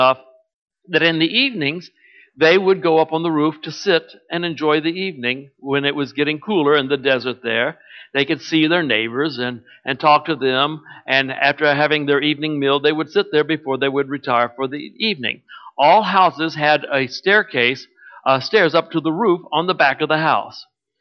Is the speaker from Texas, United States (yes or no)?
yes; Texas, United States; also born or lived in San Antonio, Texas; My home is more in the Dallas-Fort Worth area because that's where I grew up.